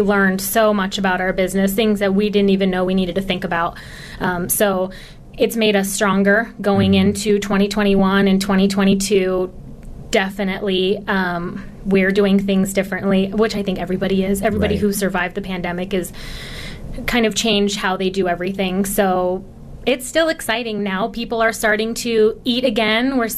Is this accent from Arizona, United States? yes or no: yes; Tucson, Arizona, United States; I'm born and raised in Tucson, so it's always been a dream of mine to be here.